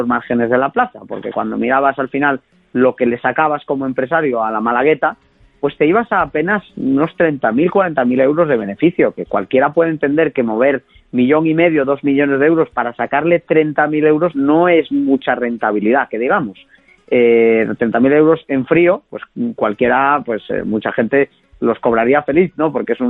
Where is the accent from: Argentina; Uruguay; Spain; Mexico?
Spain; Santiago de Compostela, Galicia; el día de mi ciudad natal, Santiago de Compostela